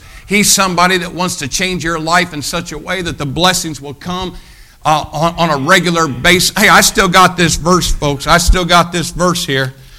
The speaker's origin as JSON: {"language": "English", "country": "United States", "said": "I don't apologize for being American. I'd rather live in this country than any other country in the world."}